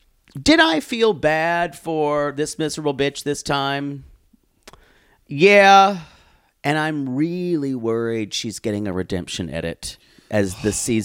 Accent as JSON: {"language": "English", "region": "the South", "country": "United States", "tie": "born or raised there", "said": "Growing up in the South, I didn't understand anti-Semitism."}